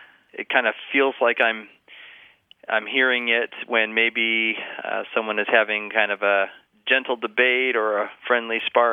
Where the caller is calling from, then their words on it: Fairbanks, Alaska, United States; I'm calling from Fairbanks, Alaska.